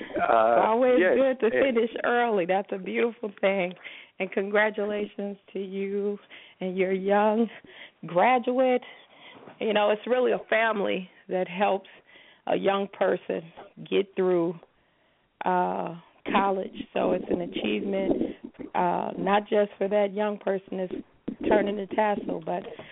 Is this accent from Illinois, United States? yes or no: yes; Chicago, Illinois, United States; And his music really, as a Chicagoan, you listen to gospel and blues all the time.